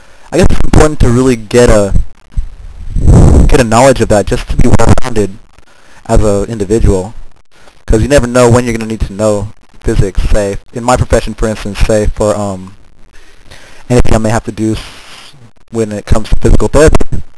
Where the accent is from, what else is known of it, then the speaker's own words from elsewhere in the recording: San Diego, California, United States; also born or lived in Long Beach; originally born up in Long Beach, California. I was born there on August 5th, 1985. And I lived up there, I'd say, for the first 5.5 years of my life. So I moved down, I moved out to San Diego, California after that, when I was young.